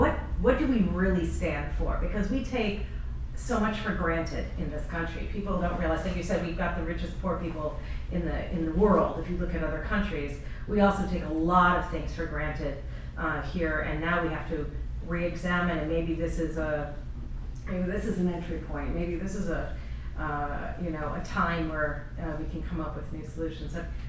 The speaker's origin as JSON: {"language": "English", "town": "Chicago", "region": "Illinois", "country": "United States", "said": "And I'm from Chicago originally, and I'm so ashamed of what's happened there my whole life"}